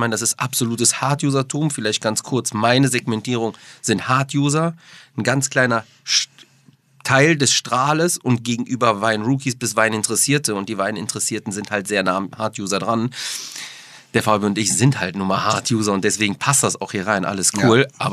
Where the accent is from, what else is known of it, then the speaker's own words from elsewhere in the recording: Düsseldorf, North Rhine-Westphalia, Germany; habe sehr lange Gastronomie gemacht in der Hometown Düsseldorf.